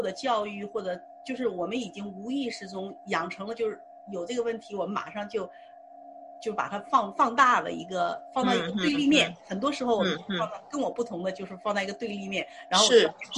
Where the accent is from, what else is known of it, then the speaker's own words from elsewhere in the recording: China; moved away; 特别是我们从国内出来的人